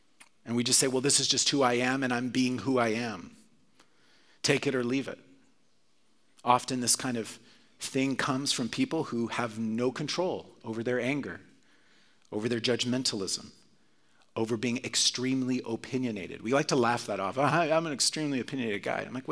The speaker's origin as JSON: {"language": "English", "region": "Oklahoma", "country": "United States", "tie": "born or raised there", "also_born_or_lived": "Texas", "said": "I'm a kid who grew up in a very nationalistic world. I was born in Texas, grew up in Oklahoma."}